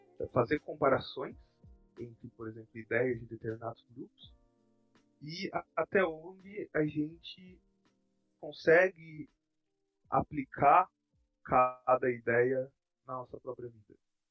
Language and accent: Portuguese; São Paulo, Brazil; sou de São Paulo, capital.